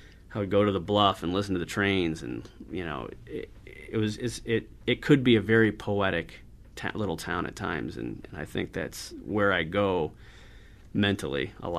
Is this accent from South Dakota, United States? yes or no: yes; Vermilion, South Dakota, United States; I grew up in Vermilion, a lot of the times when I sit down to write, I find myself thinking about that town, and it's a college town